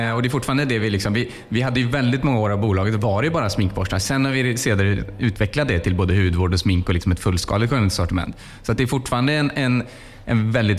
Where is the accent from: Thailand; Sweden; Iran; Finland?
Sweden; Trollhättan, Västra Götaland County; Vi är från Trollhättan från början, så det är ju bara en 40 minuters tågresa hit.